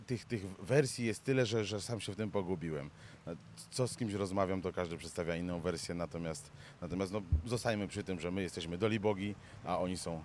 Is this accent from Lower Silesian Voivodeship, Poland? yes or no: no; Lesser Poland, Poland; Przy czym my nie jesteśmy Góralami Sądeckimi, tylko Pienińskimi.